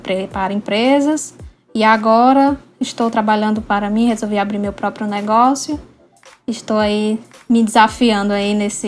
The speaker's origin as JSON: {"language": "Portuguese", "region": "Ceará", "country": "Brazil", "also_born_or_lived": "Rio Grande do Norte", "said": "eu sou cearense, né? Mas eu também tenho um histórico no Rio Grande do Norte, que foi onde eu me formei e cresci profissionalmente falando. Mas agora estou de volta no Ceará, atuando aqui"}